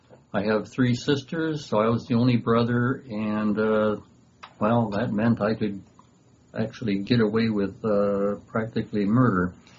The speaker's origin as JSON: {"language": "English", "town": "Fond du Lac", "region": "Wisconsin", "country": "United States", "tie": "born or raised there", "said": "I was born on Saturday, March 7th, 1942, in Fond du Lac, Wisconsin. It's a town about 30,000 people, and it was a comfortable place."}